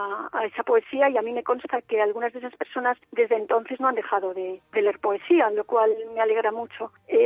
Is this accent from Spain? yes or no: yes; Madrid, Community of Madrid, Spain; yo misma, que también, bueno, pues soy de Madrid.